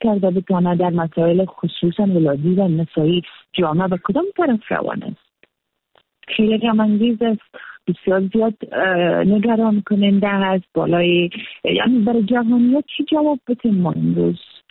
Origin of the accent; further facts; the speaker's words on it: Afghanistan; ما در جامعه افغانستان به دنیا آمدیم، بزرگ شدیم